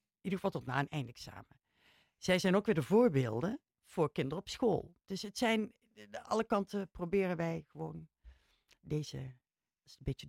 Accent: Netherlands; Want wij komen hier uit Nederland en we pretenderen nooit dat we alles weten.

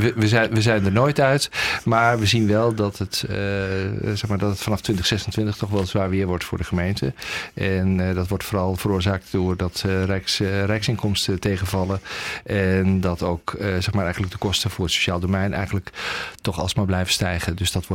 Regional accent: Gelderland, Netherlands; now in Huizen, Netherlands; Ik woon al ruim 35 jaar in Huizen. Twee kinderen, die wonen nu nog in Amsterdam, maar komen binnenkort ook weer terug naar Huizen. Oorspronkelijk opgegroeid in de Achterhoek.

